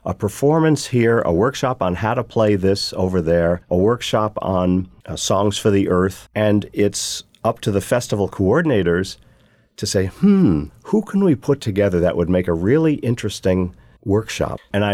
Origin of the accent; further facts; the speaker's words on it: Minerva, New York, United States; Minerva, my hometown, which was written with some fourth graders.